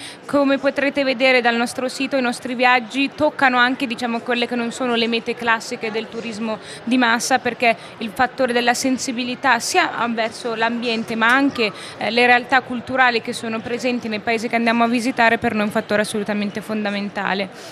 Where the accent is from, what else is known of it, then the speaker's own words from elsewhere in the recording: Ethiopia; Io sono originaria dell'Etiopia, ho sempre pensato che in quanto etiope